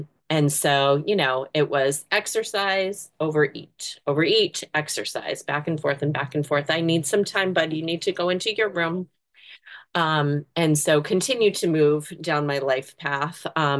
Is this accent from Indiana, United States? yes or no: no; Massachusetts, United States; I'm from Massachusetts.